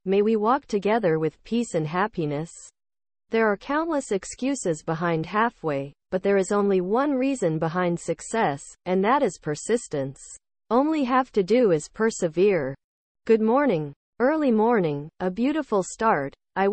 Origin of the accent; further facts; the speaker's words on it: Guangzhou, Guangdong, China; now in Los Angeles, United States; I'm from Guangzhou, China, now living